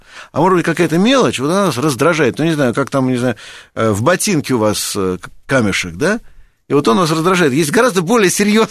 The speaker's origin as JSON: {"language": "Russian", "region": "Moscow", "country": "Russia", "said": "я просто как москвич об этом говорю"}